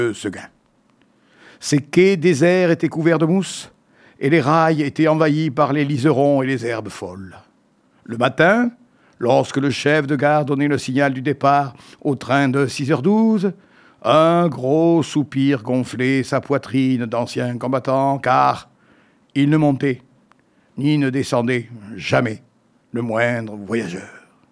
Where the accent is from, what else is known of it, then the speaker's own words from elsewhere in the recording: Nouvelle-Aquitaine, France; Alors, chez nous, en Dordogne, les titulaires se représentent